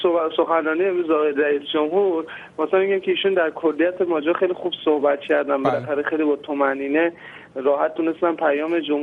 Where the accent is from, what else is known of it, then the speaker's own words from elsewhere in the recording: Iran; من به شخص به عنوان یک ایرانی انتظار داشتم